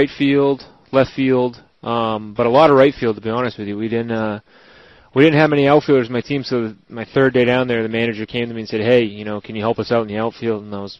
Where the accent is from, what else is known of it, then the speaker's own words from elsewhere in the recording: Northeast, United States; growing up in the Northeast, I had a bunch of friends and family drove down there